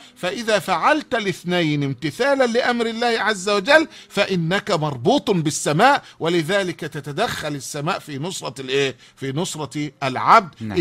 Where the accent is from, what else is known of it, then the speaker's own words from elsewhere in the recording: Egypt; ويعرف ناس في عندنا في مصر